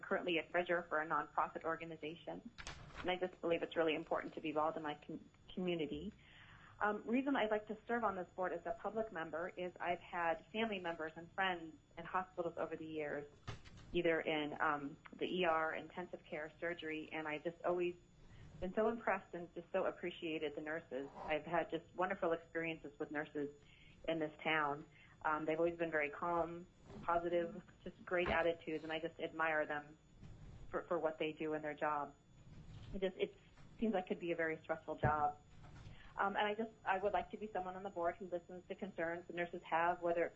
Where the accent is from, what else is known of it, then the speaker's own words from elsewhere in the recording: Alaska, United States; I was born and raised in Alaska. I graduated from Diamond High School in 87.